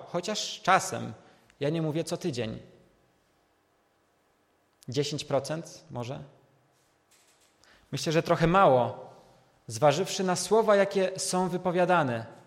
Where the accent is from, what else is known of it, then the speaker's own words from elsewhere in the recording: Skoczów, Silesian Voivodeship, Poland; U nas w Skoczowie mamy dużą parafię, jest nas ponad 3,5 tysiąca, tak więc konfirmantów też jest dużo.